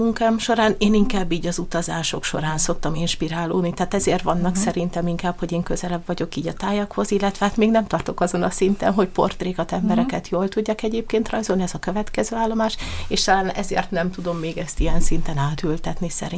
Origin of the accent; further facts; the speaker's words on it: Miskolc, Borsod-Abaúj-Zemplén, Hungary; és aztán természetesen miskolciként elkezdtem utána